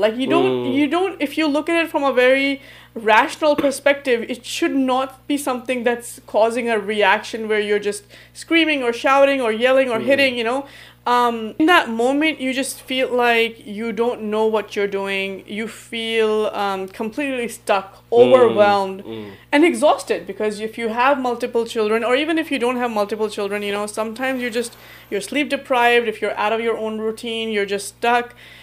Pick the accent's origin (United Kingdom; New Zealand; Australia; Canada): Australia; also born or lived in Pakistan; now in Dallas, United States; so basically … I originally from Pakistan, and younger years were in Pakistan. I grew up then in Australia, and then got married to you and moved to the States. So quite a lot of moving around, and we now live in Dallas, U.S.